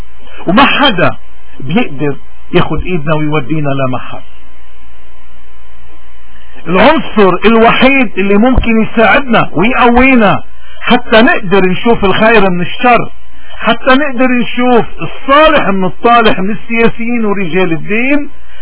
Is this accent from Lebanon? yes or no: yes; Lebanon; واجبنا كلبنانيين عموما وكموارنا خصوصا انه نسمي الاشياء باسمائها